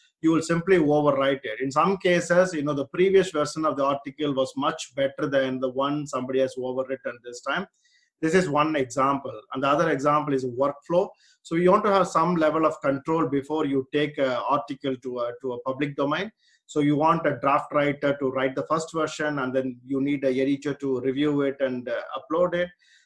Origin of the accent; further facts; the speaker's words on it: India; moved away as an adult; now in United Kingdom; Like I grew up in India. I came to UK when I was 22. That is in 2000. So until that point, all my childhood, schooling, university, everything was in India.